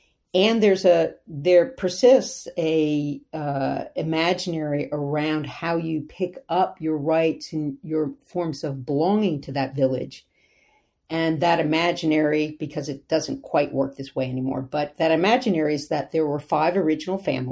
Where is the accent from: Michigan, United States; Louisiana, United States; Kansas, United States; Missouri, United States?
Louisiana, United States; Shreveport; I grew up in Shreveport, Louisiana, in the deep south of the U.S. We moved down there when I was two, and it was 1964.